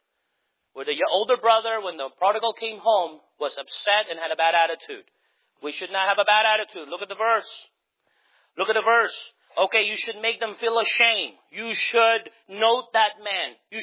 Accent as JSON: {"language": "English", "country": "United States", "said": "Americans, I love our being an American."}